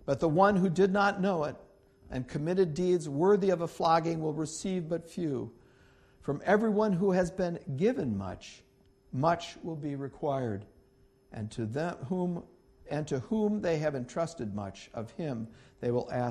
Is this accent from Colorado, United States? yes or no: no; New York, United States; where I grew up in New York State, there was something called a Regents exam